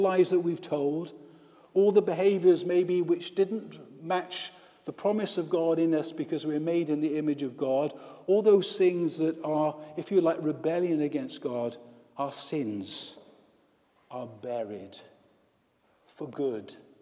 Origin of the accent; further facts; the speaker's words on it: Wales, United Kingdom; I'm from Wales. That's why we had that hymn, by the way, just now. I am from Wales.